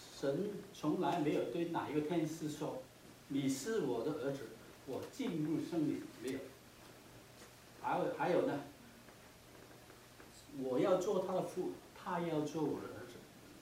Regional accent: China; 就是好像我们中国人的这个对联啊，春节的时候对联两个在门口写的

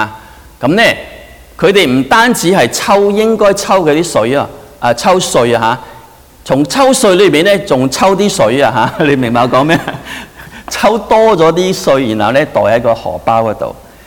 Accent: China; 我哋中國人咧，亦都係好唔中意呢一啲啊

